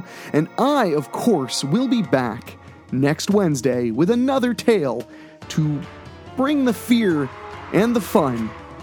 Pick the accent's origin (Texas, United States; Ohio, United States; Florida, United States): Ohio, United States; I'm from Ohio and we don't have a whole lot of beaches